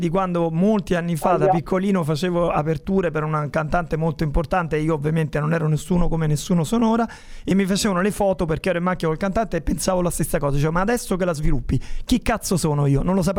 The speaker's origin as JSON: {"language": "Italian", "town": "Rome", "region": "Lazio", "country": "Italy", "said": "io sono romano e ti proponevo da cantatore di farla in romano"}